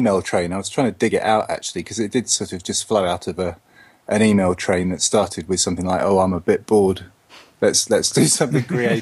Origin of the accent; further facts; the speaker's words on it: Cambridge, East of England, United Kingdom; So I grew up in Cambridge and was in all sorts of different bands with lots of different friends.